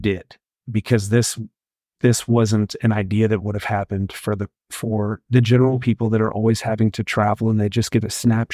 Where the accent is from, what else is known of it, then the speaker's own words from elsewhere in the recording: Mississippi, United States; now in Texas; I'm from the Mississippi Gulf Coast, and that's a pork-heavy state.